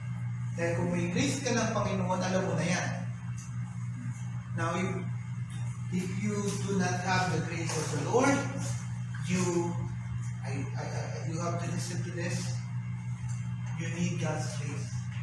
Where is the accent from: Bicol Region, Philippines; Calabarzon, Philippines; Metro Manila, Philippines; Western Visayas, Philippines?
Calabarzon, Philippines; kami mga kami taga Batangas, paano na kami?